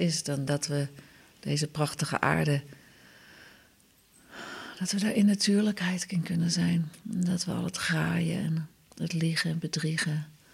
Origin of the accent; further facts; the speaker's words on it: Netherlands; Nee, het is niet meer wat wij als Nederlanders onder gezellig verstaan.